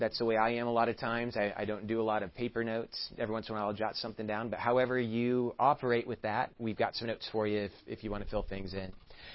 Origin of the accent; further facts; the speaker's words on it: California, United States; We come from Southern California and move all the way across the country